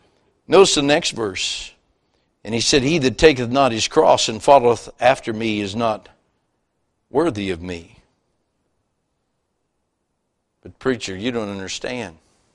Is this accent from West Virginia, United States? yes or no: yes; West Virginia, United States; because I am a redneck from West Virginia.